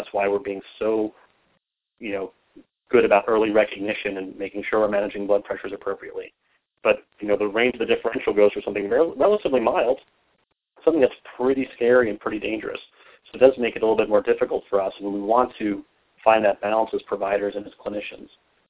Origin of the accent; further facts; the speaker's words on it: New York, United States; probably because I'm a New Yorker.